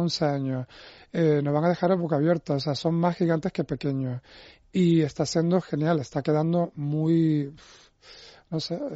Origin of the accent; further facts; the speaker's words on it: Tenerife, Canary Islands, Spain; en Tenerife, en mi tierra